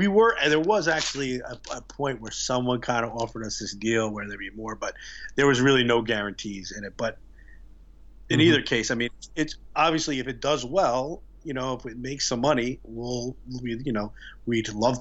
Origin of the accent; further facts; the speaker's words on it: Queens, New York, United States; Yes, I grew up in Queens.